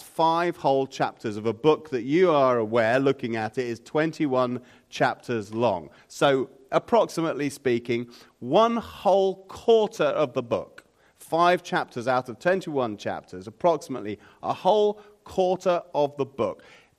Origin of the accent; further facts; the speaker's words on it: England, United Kingdom; Goodness me, what's become of me? I'm an Englishman. In the biscuit tin, thank you very much.